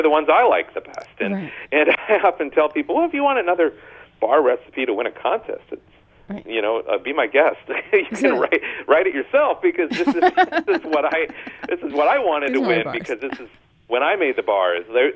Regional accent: Hastings, Minnesota, United States; Like, there's even going to be a brewer in my hometown this year. They're opening

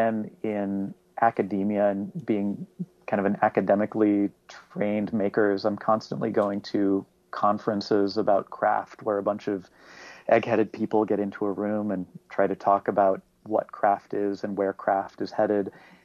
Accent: Lincoln, Nebraska, United States; I grew up in Lincoln, Nebraska, and joined bands and was part of the Nebraska music scene that kind of later exploded.

